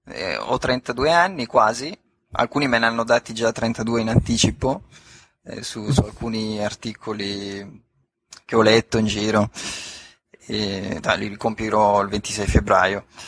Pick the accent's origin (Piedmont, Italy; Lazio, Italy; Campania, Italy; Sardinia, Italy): Piedmont, Italy; Turin; sono nato a Torino, ho cresciuto a Torino, ho studiato sempre a Torino e non mi sono mai spostato